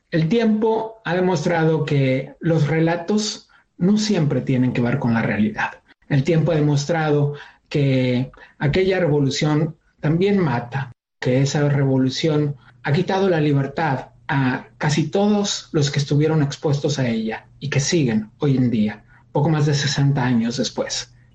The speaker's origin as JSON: {"language": "Spanish", "country": "Argentina", "tie": "born there", "said": "Nací en Argentina, aunque ya he vivido en algunas otras partes del mundo, pero el chiste es que nací en este país"}